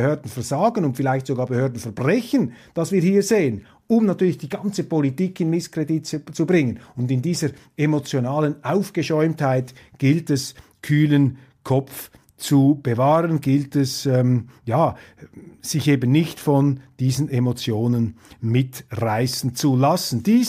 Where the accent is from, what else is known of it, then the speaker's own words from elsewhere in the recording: Switzerland; wenn wir als Schweizer und lediglich 25% Deutsche über Deutschland sprechen.